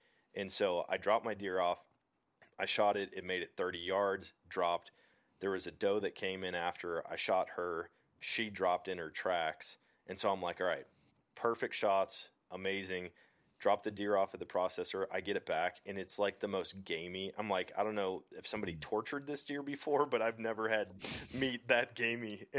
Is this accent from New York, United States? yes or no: no; Wisconsin, United States; I went to Wisconsin, went back to my hometown, hunted, dropped the deer off at the processor.